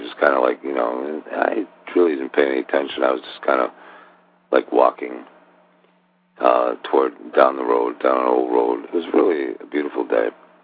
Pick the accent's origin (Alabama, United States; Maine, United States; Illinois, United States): Maine, United States; But I was visiting Maine. I'm from Maine, and I was visiting Maine.